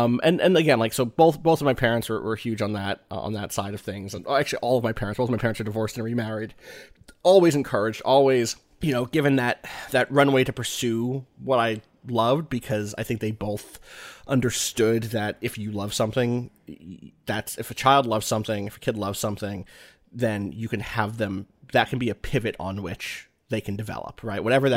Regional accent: New Jersey, United States; also born or lived in Wilkes-Barre, Pennsylvania; Grew up in Jersey, correct. You were born in Wilkes-Barre, a.k.a. Wilkes-Barre, Pennsylvania.

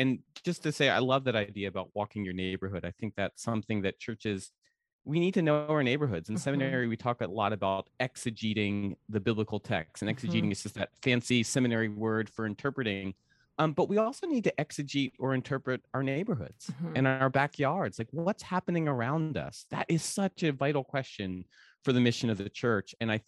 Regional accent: Northeast, United States; And just like my first instinct was to get like so mad at the person ahead of me, because I'm from the Northeast.

